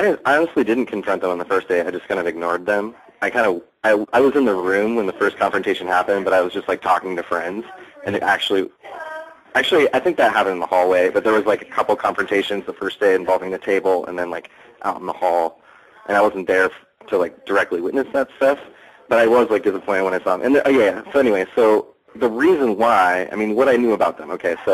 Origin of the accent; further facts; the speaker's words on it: Midwest, United States; now in Portland, United States; I'd say I'm from Portland. I'm originally from the upper Midwest.